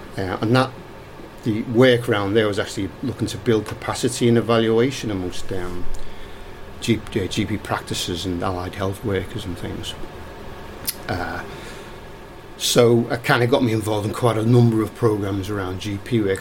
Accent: Liverpool, North West England, United Kingdom; moved away as an adult; now in Australia; Well, first of all, I come from Liverpool in the UK, as you may have gathered, right? I've been in Australia now since 2000.

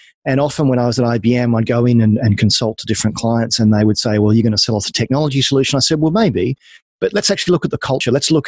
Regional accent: Australia; now in London, United Kingdom; I'm obviously Australian. I now live in London, lived here for 13 years

